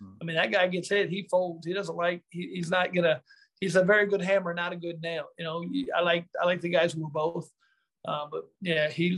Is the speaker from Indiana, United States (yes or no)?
yes; Indianapolis, Indiana, United States; Man, I grew up south side of Indianapolis, which is about 3 hours away from Chicago, just kind of Midwest.